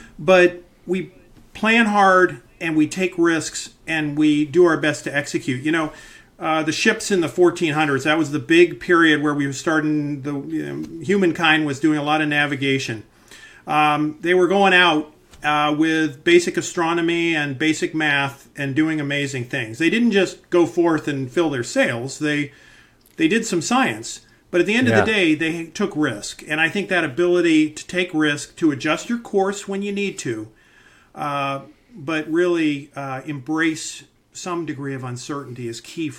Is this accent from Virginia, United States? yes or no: yes; Virginia, United States; So, you know, I'm from a middle-class family. I was a kid from Virginia.